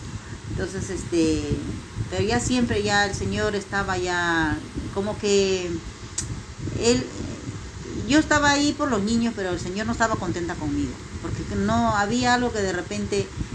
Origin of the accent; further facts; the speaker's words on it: Peru; en mi país hay un lugar que se llama Arequipa, una provincia, un departamento